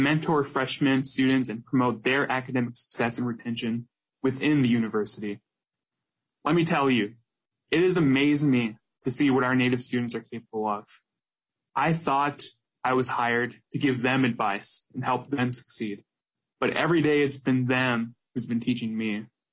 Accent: Parmelee, South Dakota, United States; now in Morris, United States; I am Lakota and a member of the Rosebud Sioux Tribe. I am from Parmali, South Dakota, which is located on the Rosebud Indian Reservation.

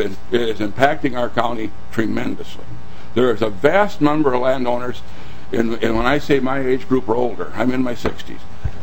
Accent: North Branch, Minnesota, United States; I'm from North Branch, Minnesota.

